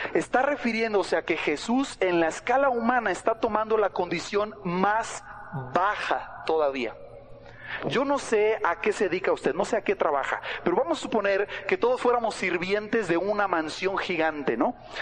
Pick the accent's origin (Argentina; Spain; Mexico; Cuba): Mexico; Somos buenos mexicanos, ¿no, hermanos?